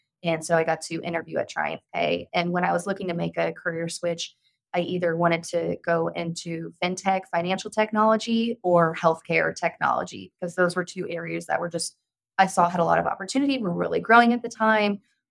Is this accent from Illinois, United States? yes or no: no; Kansas City, Missouri, United States; now in Dallas, United States; But yeah, so I grew up in Kansas City, big Chiefs fan. whole family is from Kansas, and I made my way to Dallas by way of the SMU rowing team.